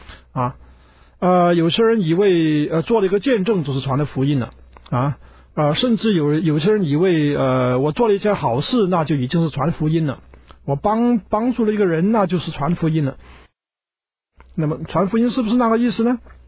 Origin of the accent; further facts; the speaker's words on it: China; 是我们中国人叫它是大使命啊